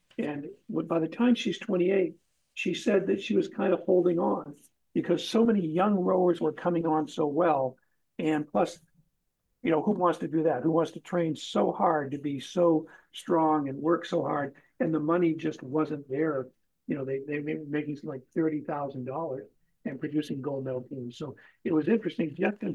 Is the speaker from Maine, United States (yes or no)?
yes; Maine, United States; I grew up in Maine and I thought I had a little bit of a low opinion of the state and of myself.